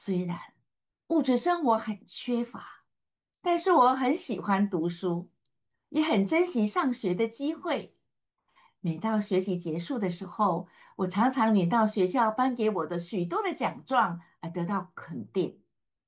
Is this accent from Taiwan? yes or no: yes; Yilan County, Taiwan; born there; 我出生在台湾宜兰乡下的农村，家里主要是种田的。